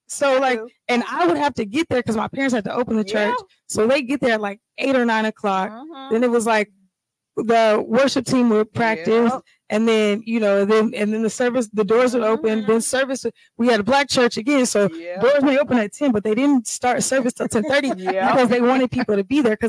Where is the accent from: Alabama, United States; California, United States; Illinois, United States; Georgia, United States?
Georgia, United States; Atlanta; I'm from the South side. So I just love all of Atlanta except for the North side.